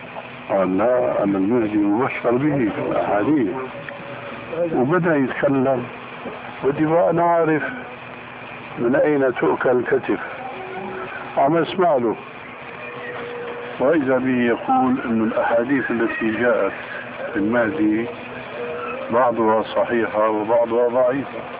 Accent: Damascus, Damascus Governorate, Syria; قالوا لي ناس عندنا في دمشق يعمل حلقة هيك

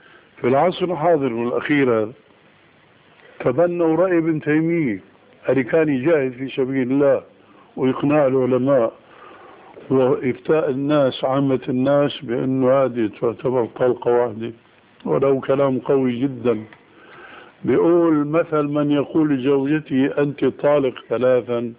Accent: Damascus, Damascus Governorate, Syria; أنا أعرف بعض القضاة في المحاكم الشرعية عندنا في دمشق،

